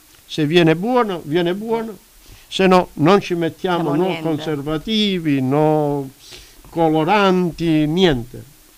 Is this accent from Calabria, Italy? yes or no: yes; Calabria, Italy; moved away; un'altra calabrese doc. Io, a riguardo questa cantante, ricordo quando ero giovanissimo, ancora in Italia